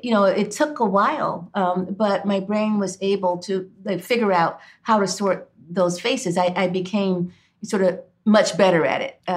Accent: Cleveland, Ohio, United States; when I was a kid, I grew up in Cleveland, Ohio, in an all-Black neighborhood.

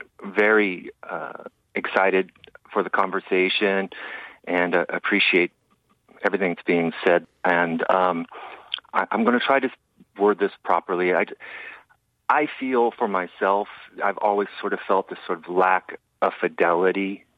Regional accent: United States; Although being an American, in a lot of ways, without Blackness, I don't even know what being an American is

